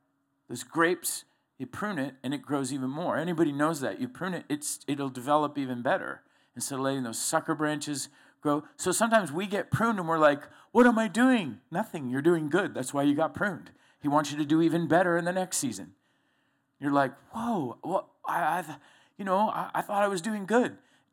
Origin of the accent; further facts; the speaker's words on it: Florida, United States; Last time we went to the snow, she said, remember white sandy beaches? I'm from Florida.